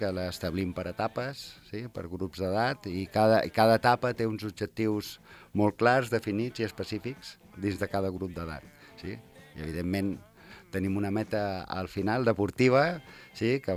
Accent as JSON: {"language": "Catalan", "town": "Ibiza", "region": "Balearic Islands", "country": "Spain", "tie": "born there", "said": "Jo sóc pitiuso. jo he nascut a Eivissa, a Vila, però el papà és nascut a Formentera, per part de sa abuela, que eren de Cases Francisquetes, aquí a Sant Francesc"}